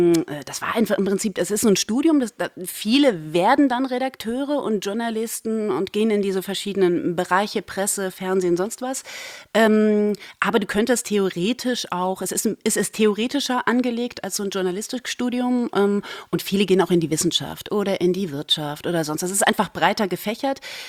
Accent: Thuringia, Germany; now in Berlin, Germany; ich komme aus dem Thüringer Wald, da ist nicht viel.

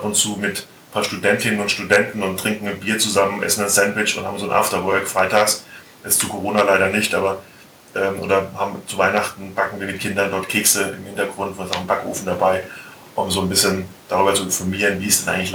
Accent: Hesse, Germany; Ich bin Hesse, Maike, also ganz gerne hessisch

